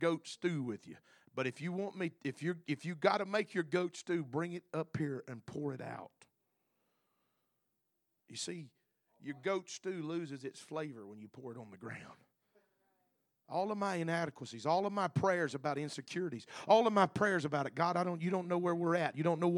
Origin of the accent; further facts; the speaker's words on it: Alabama, United States; now in Louisiana, United States; Now, I'm from the South, okay? I was born and raised in Alabama, and I live in Louisiana.